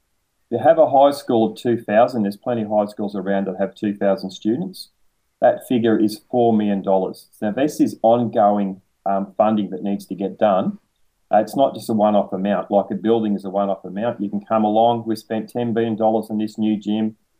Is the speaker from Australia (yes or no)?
yes; Victoria, Australia; I come from Northern Victoria. You can probably tell from the accent. Very few kids in my generation actually did HSC at the time. Very few of my family even finished high school. I didn't finish high school. I worked in factories for 10 years.